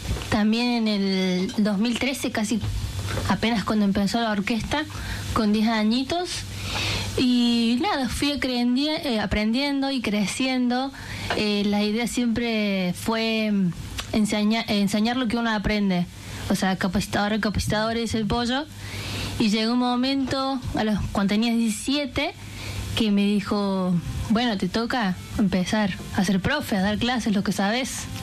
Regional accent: Córdoba, Argentina; Yo en el barrio, en la Villa La Tela, yo soy de Villa La Tela

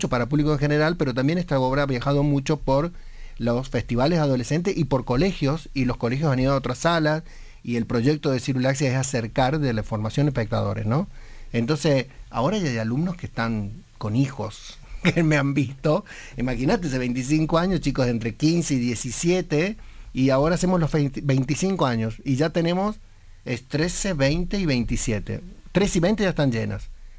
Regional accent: San Juan, Argentina

